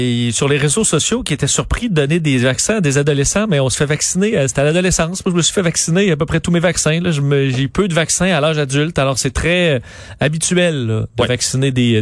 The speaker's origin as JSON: {"language": "French", "town": "Sainte-Foy", "region": "Quebec", "country": "Canada", "said": "Je viens de Sainte-Foy."}